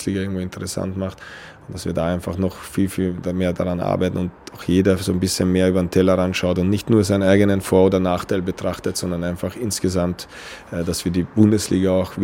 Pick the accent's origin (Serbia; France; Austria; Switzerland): Austria; Lower Austria; now in Kiel, Germany; Ich bin zwar in Niederösterreich aufgewachsen, so wie der Name sagt, ist das jetzt nicht das Hochgebirge.